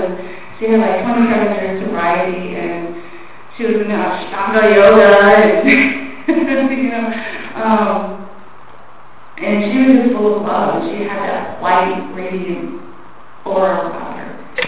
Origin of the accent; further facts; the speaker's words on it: White Mountain, Arizona, United States; now in Long Beach, United States; I'm actually from White Mountain, Arizona, but I live in Long Beach.